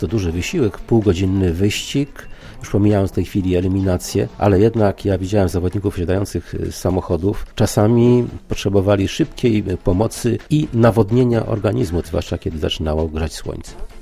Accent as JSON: {"language": "Polish", "town": "Lublin", "region": "Lublin Voivodeship", "country": "Poland", "said": "byłem jedynym lublinianinem"}